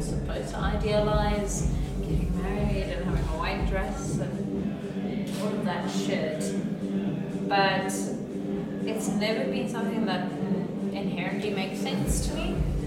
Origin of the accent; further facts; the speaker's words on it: Botswana; I've had a close cultural sphere or a close, like, network of families that I grew up with in Botswana